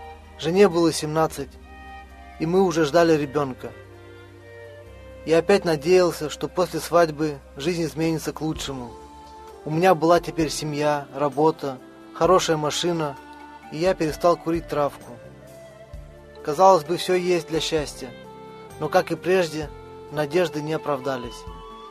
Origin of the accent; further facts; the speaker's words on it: Russia; мне 28 лет. Я родился и вырос в России.